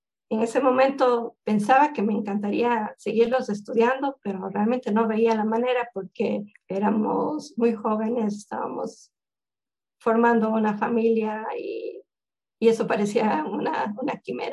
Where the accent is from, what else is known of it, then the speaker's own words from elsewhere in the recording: Ecuador; moved away as an adult; now in United States; nos casamos y yo vine a vivir a Estados Unidos ya permanentemente. Entonces, creo que mi interés, siendo tan ecuatoriana, el haber venido a Estados Unidos